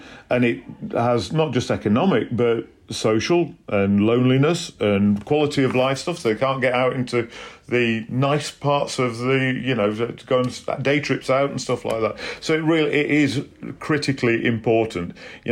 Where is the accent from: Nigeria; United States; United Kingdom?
United Kingdom; Yorkshire and the Humber; I remember when I grew up in South Yorkshire, as a young person